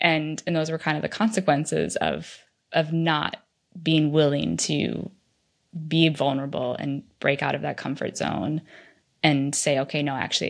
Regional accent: United States; being an American, having an American education as my background

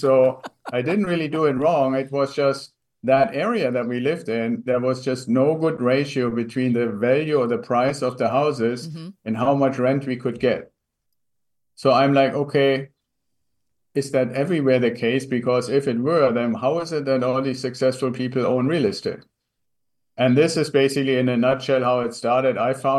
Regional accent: Germany; English is a second language; moved away as an adult; now in United States; I'm originally from Germany, still have a little bit of an accent, I think. Came to the US as part of an exchange with the German US Air Force, and then spent about 6 years with the US Air Force.

